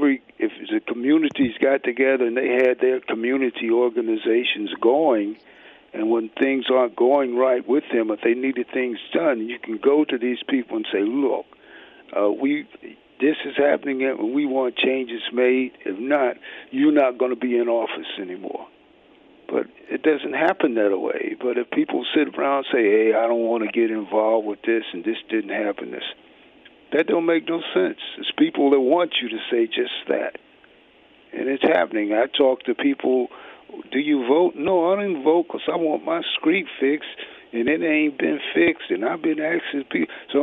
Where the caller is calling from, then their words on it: New York, United States; I'm calling from New York about the mayoral, the contest that's going on in, with the mayor.